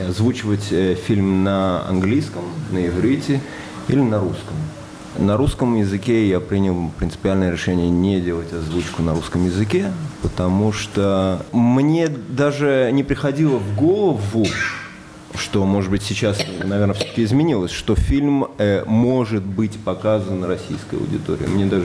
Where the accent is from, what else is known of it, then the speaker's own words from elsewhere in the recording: Tel Aviv, Tel Aviv District, Israel; now in Haifa, Israel; я, например, сейчас живу в Хайфе, я приехал в Хайфу, а у меня, когда я приехал в Хайфу, это я из Тель-Авива. Я всю жизнь прожил в Тель-Авиве, сейчас просто переехал в Хайфу.